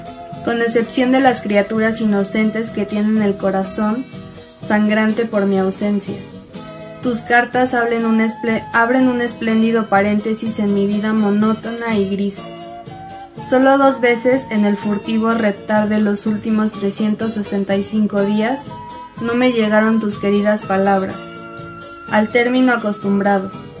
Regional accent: Puebla, Mexico; Yo soy de Puebla

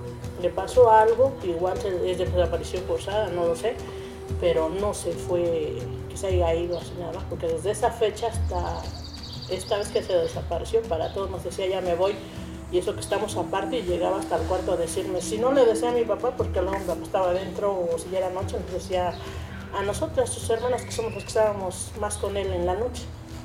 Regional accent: Oaxaca, Mexico; voy a pasar por el rancho porque somos de Oaxaca

